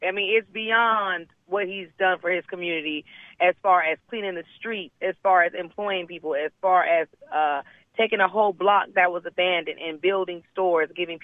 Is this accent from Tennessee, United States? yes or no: no; California, United States; also born or lived in Georgia; I'm from California. I grew up in California. I was born in Georgia, but I grew up in California.